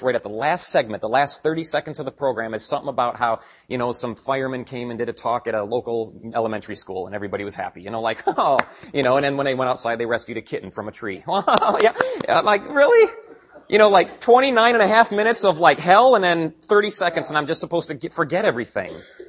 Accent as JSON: {"language": "English", "region": "Wisconsin", "country": "United States", "said": "Where I'm from, it was like the Pierce County Herald. I'm from Wisconsin."}